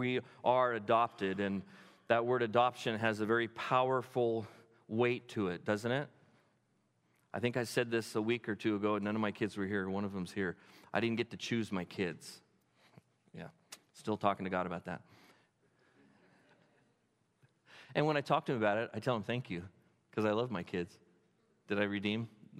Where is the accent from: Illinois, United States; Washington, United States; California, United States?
California, United States; And I'm a Californian. This is not right.